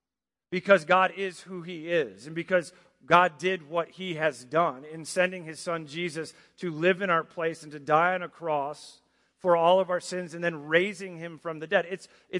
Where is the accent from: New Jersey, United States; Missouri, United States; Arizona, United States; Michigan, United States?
Michigan, United States; Traverse City; born there; I also inherited an American citizenship through them as I was born in Traverse City, Michigan.